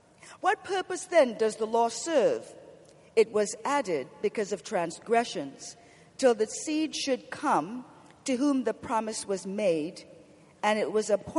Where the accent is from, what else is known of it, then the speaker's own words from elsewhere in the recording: Ohio, United States; I'm the moderator of the panel, and I'm from Ohio.